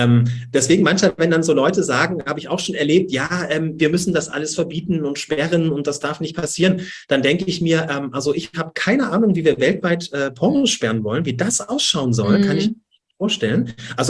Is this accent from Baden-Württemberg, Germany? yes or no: no; Saxony, Germany; accent: Saxon; Also ich bin hier in Dresden, ja. Ich versuche das Sächsische etwas hinauszutun aus meinem Dialekt und Hochdeutsch zu reden